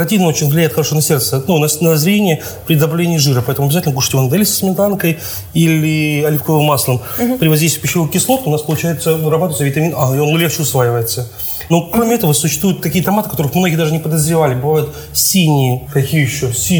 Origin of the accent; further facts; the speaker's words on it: Ukraine; moved away; Ну, я сам родом с Украины.